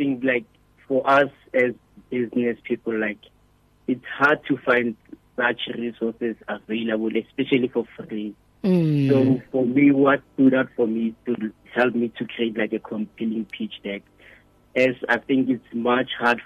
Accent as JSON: {"language": "English", "town": "Rustenburg", "region": "North West", "country": "South Africa", "tie": "born or raised there", "lives_now": "Roodepoort, South Africa", "said": "Yeah, so I was raised in Rustenburg, but then we recently moved to Roodepoort."}